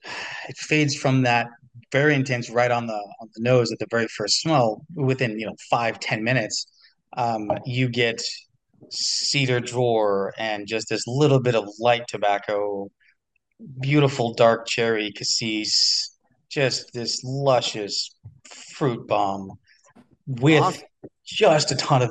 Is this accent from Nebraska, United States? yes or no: no; Memphis, Tennessee, United States; Yeah, born and raised in Memphis. A lot of people don't know. Born and raised in Memphis, Tennessee.